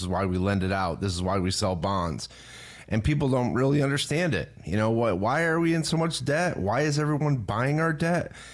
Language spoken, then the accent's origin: English; New York, United States; But being born and raised in upstate New York or in the Northeast, you know, it does, Memorial Day really does like kick off the summer.